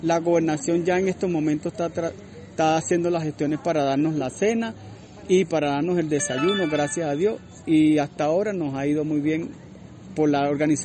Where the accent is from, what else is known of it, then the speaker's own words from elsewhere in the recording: Venezuela; Nosotros como venezolanos siempre tenemos un granito de arena para nuestros compañeros.